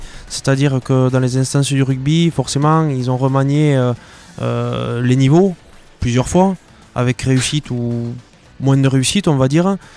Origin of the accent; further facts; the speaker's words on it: Pontacq, Nouvelle-Aquitaine, France; on est de Pontac, on est du village, on a joué ensemble ici, on a grandi.